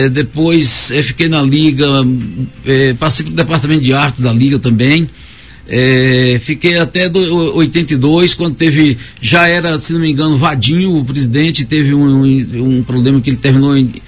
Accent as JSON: {"language": "Portuguese", "town": "Vitória da Conquista", "region": "Bahia", "country": "Brazil", "tie": "born or raised there", "said": "E de sorte que para nós é um motivo de muita alegria estar em minha terra, estar em Vitória da Conquista, revendo amigos."}